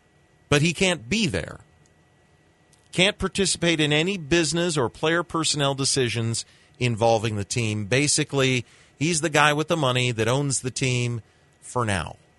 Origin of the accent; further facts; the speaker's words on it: Ohio, United States; I grew up in Ohio. I went to Cincinnati Reds games all my life.